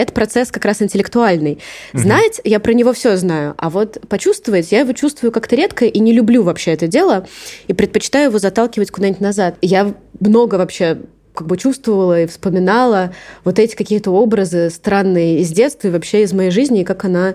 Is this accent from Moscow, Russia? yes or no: yes; Moscow, Russia; Я выросла в Северном Тушино, в Москве.